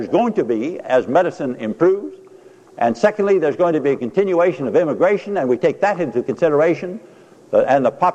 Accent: Washington, United States; I come from the Puyallup Valley up there in the Pacific Northwest, which has the most fertile, beautiful soil to raise the vegetables of all kinds.

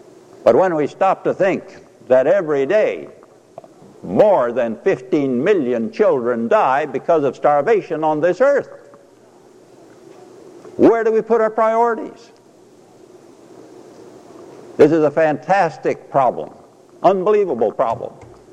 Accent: Washington, United States; I come from the Puyallup Valley up there in the Pacific Northwest, which has the most fertile, beautiful soil to raise the vegetables of all kinds.

